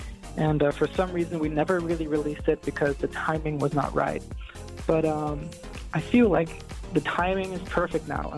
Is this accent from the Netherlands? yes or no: yes; Netherlands; I think growing up in Holland, everyone is always very down to earth.